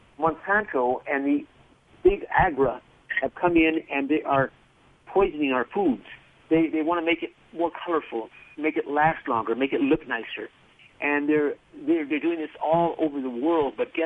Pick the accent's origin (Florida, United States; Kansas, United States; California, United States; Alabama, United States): California, United States; Los Angeles; when I grew up in South Central L.A., it's a mixed neighborhood, a lot of minorities, a lot of poor people.